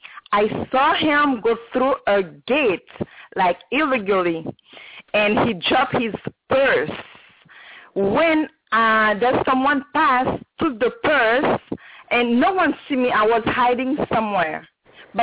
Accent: Haiti; now in Canada; Because I'm from Canada. I did not hear anything about here. And I right now I'm in Canada, but I come from Haiti. In Haiti

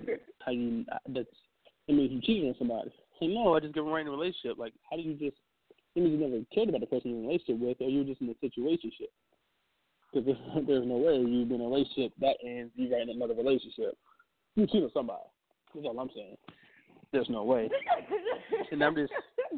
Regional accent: Virginia, United States; And when I was in Louisiana, like, what's monsoon season? Like, I'm from Virginia. I don't know what that is.

